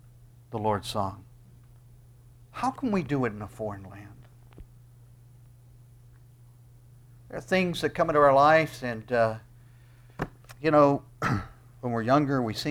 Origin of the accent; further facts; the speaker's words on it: West Virginia, United States; born there; also born or lived in Illinois; I mean, I was born in West Virginia. How did I get in Florida?